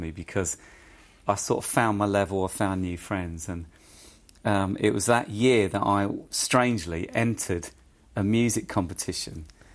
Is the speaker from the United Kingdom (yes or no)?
yes; East of England, United Kingdom; So I'm this kid from Essex, you know, suddenly I'm in a studio and there's